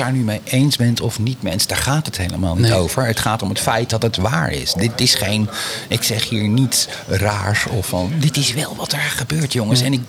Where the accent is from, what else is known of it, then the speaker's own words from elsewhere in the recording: Woerden, Utrecht, Netherlands; ik ben geboren in Woerden en ik ben getogen in Woerden. Mijn vader kwam uit Roosendaal. Dus ik ben wel half Brabants.